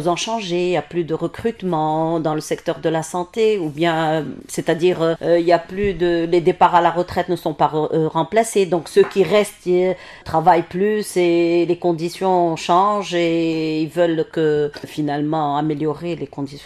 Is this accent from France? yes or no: no; Tunisia; born there; Je suis née en Tunisie et, Inch'Allah, je mourrai en Tunisie.